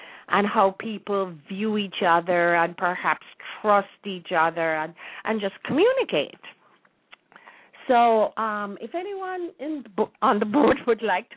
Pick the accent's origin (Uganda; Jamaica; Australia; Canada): Jamaica; now in United States; I realized that there was a lot of difference between the culture I was born and raised in as a Jamaican and the American society